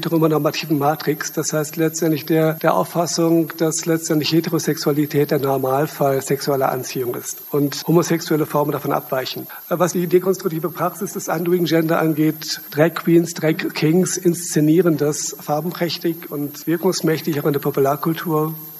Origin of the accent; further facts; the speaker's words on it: West Germany, Germany; Ich komme ursprünglich aus Westdeutschland, bin seit 2005 in Ostdeutschland